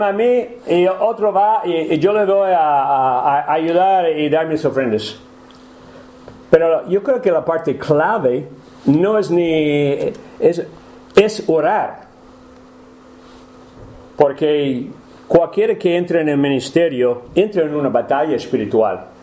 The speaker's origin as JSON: {"language": "Spanish", "country": "United States", "said": "Mostra es una ciudad de más de 200.000, pero siendo el único americano en el pueblo"}